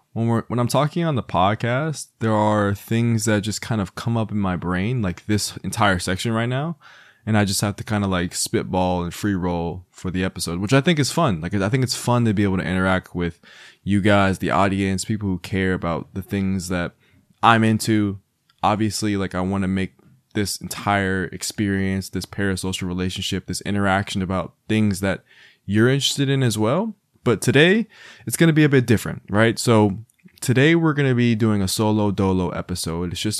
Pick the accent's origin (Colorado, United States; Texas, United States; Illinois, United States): Colorado, United States; Denver; now in New York City, United States; In fact, I'm from Colorado, if you don't know, and I grew up in Denver, and I'm used to having a snowy winter.